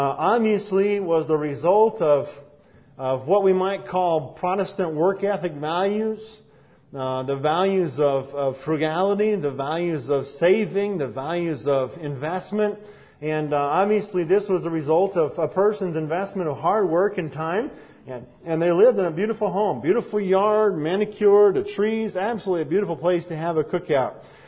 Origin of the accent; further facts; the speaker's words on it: Idaho, United States; Of course, I grew up here in Idaho, but in the year 2000, we had just been called to pastor the Pocatello Baptist Church.